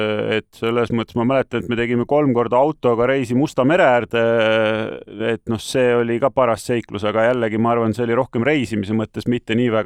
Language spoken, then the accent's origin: Estonian; Tallinn, Harju County, Estonia; kust ma sündisin Tallinnas, ma arvan, et esialgu kuskil kahetoalises Lasnamäe korteris, siis siis kuni kuuenda klassin olingi 90. Aastani kasvasin Tallinnas, vahepeal natuke vahetasime elukohti.